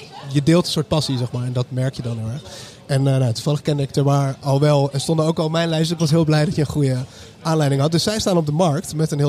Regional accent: Utrecht, Netherlands; also born or lived in Amsterdam; ik kom uit Utrecht, maar ik heb 10 jaar in Amsterdam gewoond

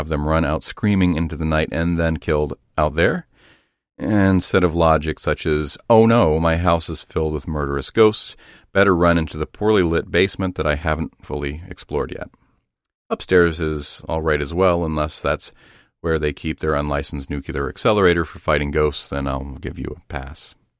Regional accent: Zanesville, Ohio, United States; I recall that while growing up in Zanesville, Ohio, there is a Pizza Hut on Maple Avenue with a buffet that I'd love to go to with friends.

